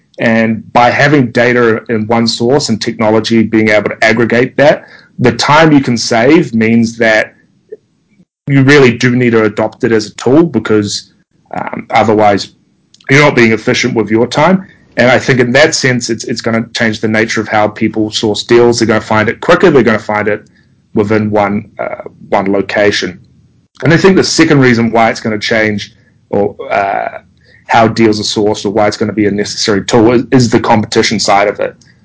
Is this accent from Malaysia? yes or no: no; New Zealand; now in United States; Prior to this, as people can probably tell with my accent, I'm not originally from the US. I come from a small country named New Zealand.